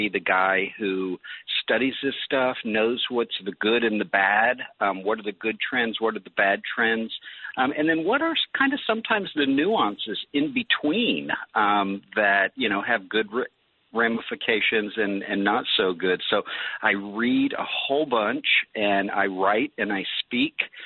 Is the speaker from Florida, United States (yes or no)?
yes; Florida, United States; I grew up in Florida, so I am an ocean guy, but you know what? I'm a mountain guy as well.